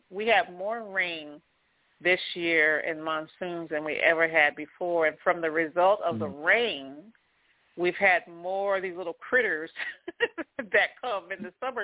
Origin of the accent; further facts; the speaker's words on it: California, United States; we used to think, growing up in California, we used to think when they had the mudslides, you know, why do you build your house up there?